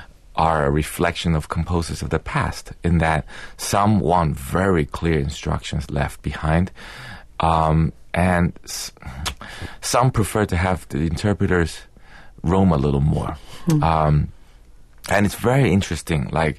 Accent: Taiwan; English is a second language; I mean, that's how I grew up in Taiwan. My parents didn't have access to live concerts.

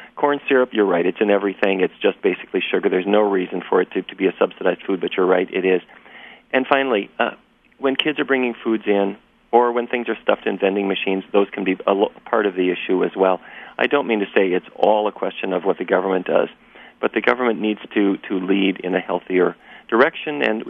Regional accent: Fargo, North Dakota, United States; I grew up in Fargo, North Dakota. And my grandfather was a cattle rancher.

